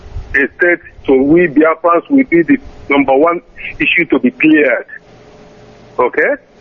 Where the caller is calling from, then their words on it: Verona, Veneto, Italy; I'm calling from Verona, Italy.